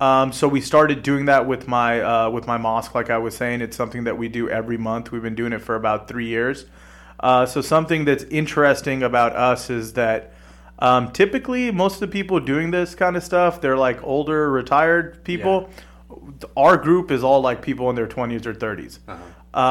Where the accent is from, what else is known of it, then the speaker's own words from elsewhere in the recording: Madera, California, United States; I do some community outreach for the Madera Islamic Center. I was born in Madera. I went to high school in Madera. Went to college and I came back to Madera